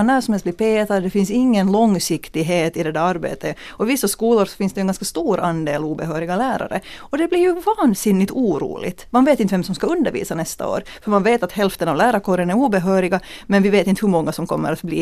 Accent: Ostrobothnia, Finland; jag är själv från Österbotten

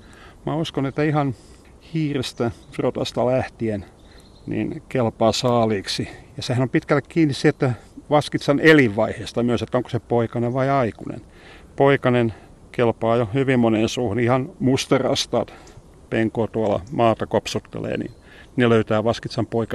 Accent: Vaasa, Ostrobothnia, Finland; mä oon itse Vaasasta kotoisin

